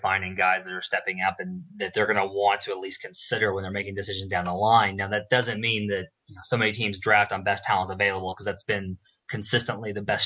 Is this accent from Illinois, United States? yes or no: no; Arkansas, United States; I grew up in Arkansas.